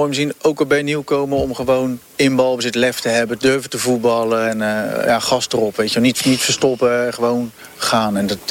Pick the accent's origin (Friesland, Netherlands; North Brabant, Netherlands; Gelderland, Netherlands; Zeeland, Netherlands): Zeeland, Netherlands; Nou, ik kom uit Zeeland, dus denk ik, ja, dat kan je niet laten lopen, zeg maar.